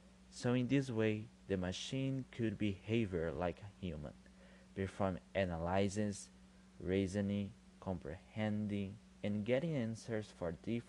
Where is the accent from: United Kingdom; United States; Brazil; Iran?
Brazil; English is a second language; Hi everybody … from Brazil, and this is Easy English, the podcast made by English learners.